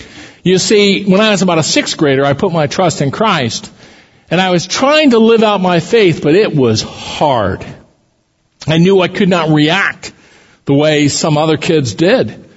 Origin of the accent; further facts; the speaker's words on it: Council Bluffs, Iowa, United States; I grew up in Council Bluffs, which most Iowans affectionately refer to as the armpit of Iowa. But it was home.